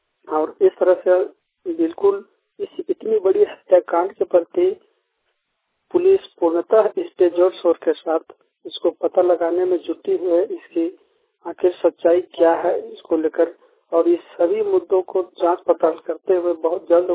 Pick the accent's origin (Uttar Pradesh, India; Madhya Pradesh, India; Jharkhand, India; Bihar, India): Jharkhand, India; Chatra; मैं झारखंड राज्य चतरा से हूँ